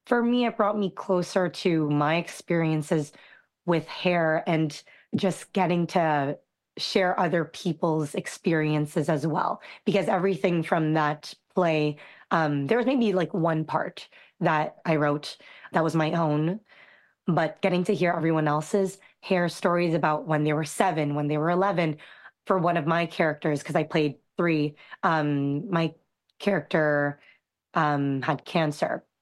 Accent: Canada; I'm a Filipino Canadian and don't speak Tagalog word for word.

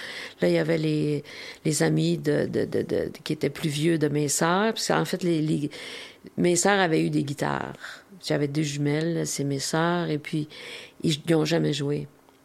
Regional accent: Saguenay, Quebec, Canada; Oui, pas longtemps, mais j'ai grandi

